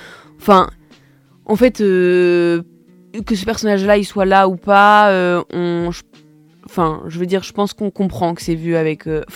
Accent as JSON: {"language": "French", "town": "Nevers", "region": "Bourgogne-Franche-Comté", "country": "France", "said": "je viens de Nevers qui est une plus petite ville"}